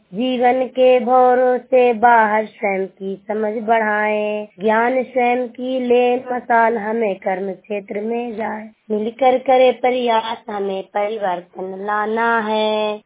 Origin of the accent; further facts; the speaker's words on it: Chirogaon, Bihar, India; मैं हरनौत ब्लॉक चिड़ोगांव जिला नालंदा के रहने वाली हूँ